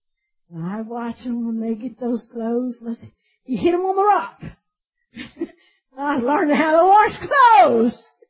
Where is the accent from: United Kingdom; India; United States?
United States; Arkansas; I'm from Arkansas.